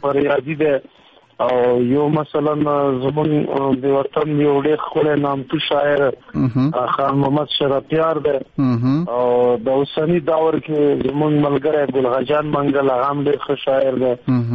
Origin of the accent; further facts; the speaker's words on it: Paktia, Afghanistan; او زه د پکتیا یم.